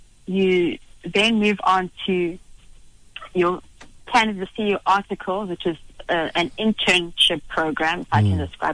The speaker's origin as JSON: {"language": "English", "town": "Durban", "region": "KwaZulu-Natal", "country": "South Africa", "tie": "born there", "also_born_or_lived": "Eastern Cape / Johannesburg", "said": "I was born in Durban. Didn't stay much there. My family moved around quite a bit, because I was raised in a Christian family that did a lot of missionary work. So I spent a lot of time in the Eastern Cape"}